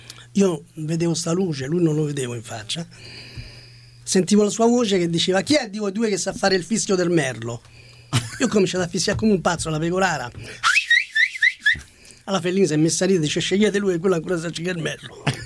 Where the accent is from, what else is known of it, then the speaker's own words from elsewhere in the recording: Rome, Lazio, Italy; Io vengo da Trastevere, sono trasteverino e vivevo con la famiglia lì